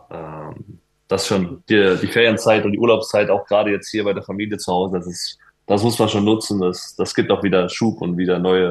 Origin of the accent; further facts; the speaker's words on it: Frankfurt, Hesse, Germany; das ist meine Heimat. Das wird's auch immer sein hier in Frankfurt.